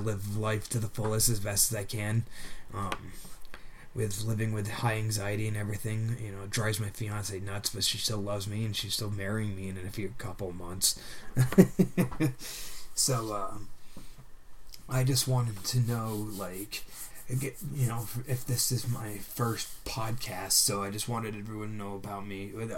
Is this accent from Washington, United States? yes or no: no; Burlington, Vermont, United States; now in West Rutland, United States; I was born and raised here in Burlington, Vermont. I currently live in central Vermont, southern central. I live in a small town called West Rutland